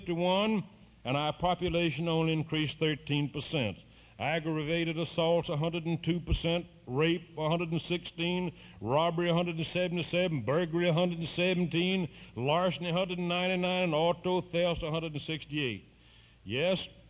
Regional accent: Alabama, United States; Well, I'm a redneck from Alabama, and I'm not so dignified.

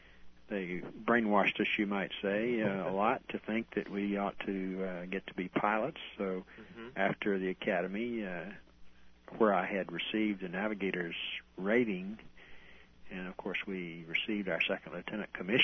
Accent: Vicksburg, Mississippi, United States; I was born in Vicksburg, Mississippi, a town of historical significance to the Civil War era.

